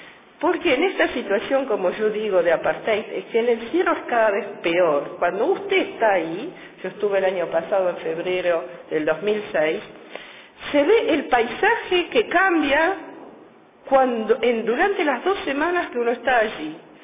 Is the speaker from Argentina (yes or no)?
yes; Argentina; now in France; Y yo como argentina, aunque vivo en Francia, yo me siento argentina